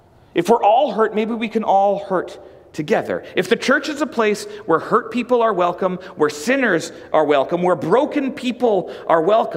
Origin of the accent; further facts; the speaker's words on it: British Columbia, Canada; I grew up on Vancouver Island